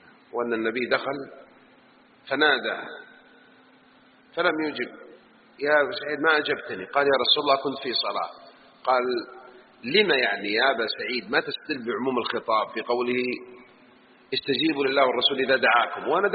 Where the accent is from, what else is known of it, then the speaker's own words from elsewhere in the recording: Jeddah, Makkah Province, Saudi Arabia; طيب أنت شوف الآن السيارة اللي يسمونها عندنا بالحجاز بجدة